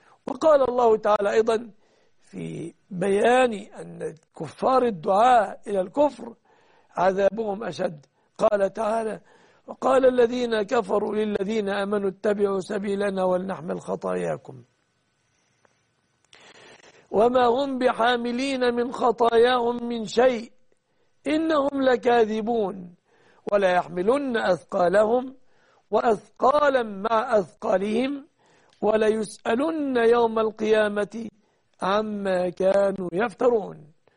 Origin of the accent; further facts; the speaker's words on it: Egypt; بلادنا مصر